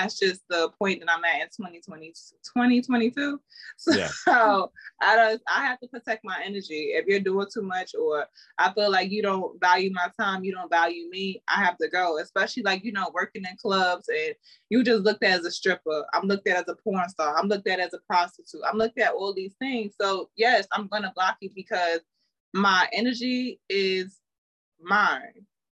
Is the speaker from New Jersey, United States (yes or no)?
yes; Jersey City, New Jersey, United States; I'm from Jersey City, New Jersey. So I grew up, I'm still living in New Jersey.